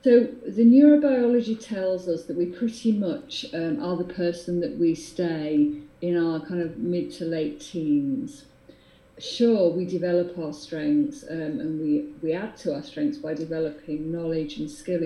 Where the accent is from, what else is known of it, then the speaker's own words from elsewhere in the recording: United Kingdom; Because we're British and we're modest